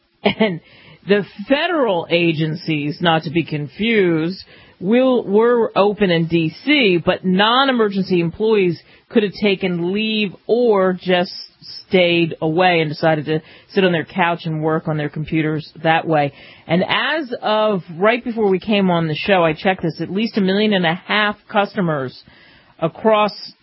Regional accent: New Jersey, United States; I grew up in Jersey. We used to run after the mosquito trucks.

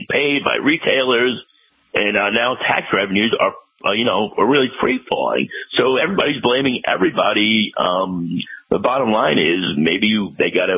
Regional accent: New York, United States; Yes, my home state of New York.

